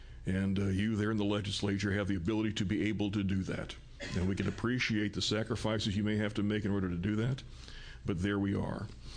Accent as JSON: {"language": "English", "town": "Philomath", "region": "Oregon", "country": "United States", "said": "I'm from Philomath. I work with the Oregon Youth Authority."}